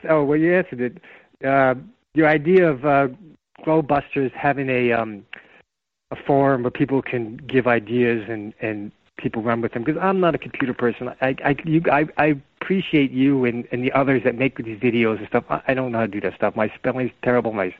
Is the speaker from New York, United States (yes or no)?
yes; New York, United States; but I grew up in New York, and I grew up around all these in Westchester County, which is all the Wall Street bedroom community of Wall Street people.